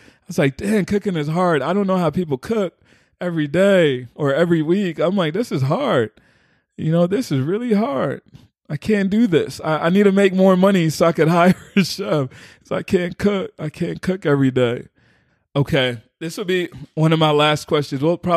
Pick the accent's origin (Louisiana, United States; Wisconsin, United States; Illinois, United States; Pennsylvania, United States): Pennsylvania, United States; Philadelphia; Or one in Philly. Philly, my hometown.